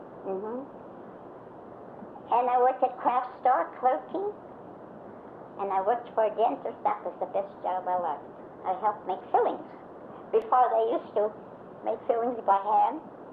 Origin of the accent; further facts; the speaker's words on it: Apatney, United States; born there; Yes, I was born in Apatney in 1910, November 2nd. Gee, I'll be 93 years old.